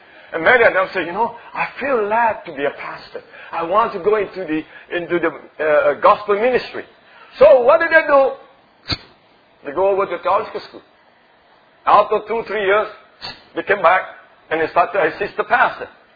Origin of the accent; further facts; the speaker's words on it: Singapore; English is a second language; I'm a Singaporean, I have heard a hillbilly preacher preaching